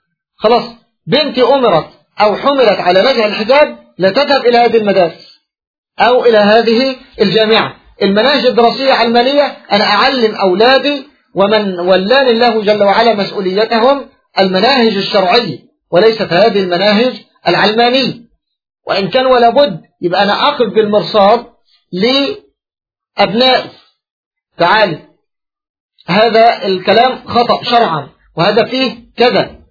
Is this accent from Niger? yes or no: no; Egypt; ثم تمشي كما يقال عندنا في مصر 8 إلى ربع